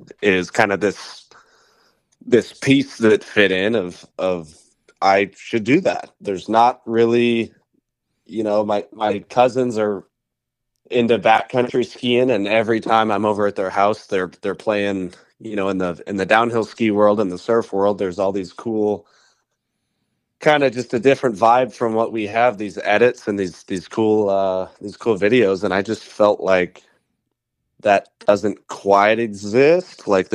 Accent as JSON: {"language": "English", "town": "Anchorage", "region": "Alaska", "country": "United States", "tie": "born or raised there", "lives_now": "San Diego, United States", "said": "Well, I come from Anchorage, Alaska. I grew up skiing up there. And it was cold. I wore suits. I'm in San Diego right now"}